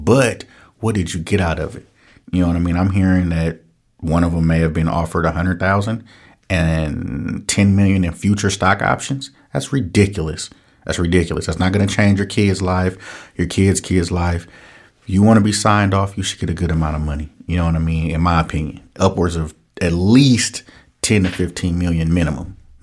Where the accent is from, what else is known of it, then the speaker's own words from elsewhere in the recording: Oakland, California, United States; I'm from Oakland, born and raised. And for me to be able to sell cannabis legally in the city I grew up